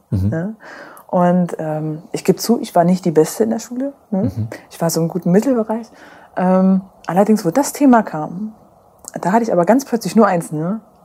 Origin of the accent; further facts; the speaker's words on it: Berlin, Germany; also ich komme aus Berlin, frechnauze